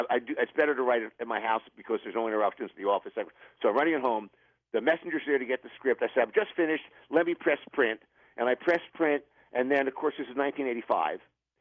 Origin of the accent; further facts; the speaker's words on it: Pennsylvania, United States; I grew up in Pennsylvania.